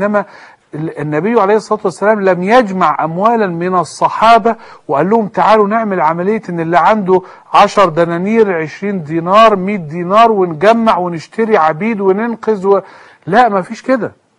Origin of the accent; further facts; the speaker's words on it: Egypt; احنا عندنا في مصر حتى الآن كفور باسم صحابة